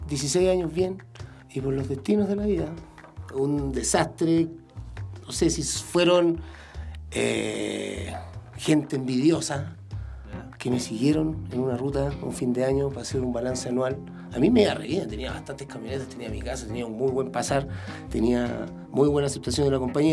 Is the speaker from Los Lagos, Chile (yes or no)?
no; Santiago, Santiago Metropolitan Region, Chile; yo primero que todo, yo soy de Santiago. Llevo 5 años acá en San Pedro.